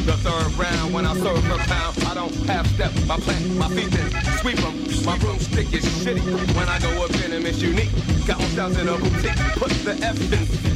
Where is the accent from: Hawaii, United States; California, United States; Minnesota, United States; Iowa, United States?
California, United States; Oakland; but I'm from Oakland. So I'll just leave it at that.